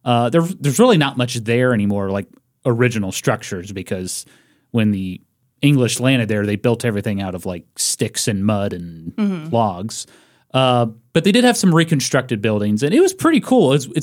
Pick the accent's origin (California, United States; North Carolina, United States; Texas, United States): North Carolina, United States; Elizabeth City; Anyway, so I grew up in Elizabeth City, North Carolina, northeastern North Carolina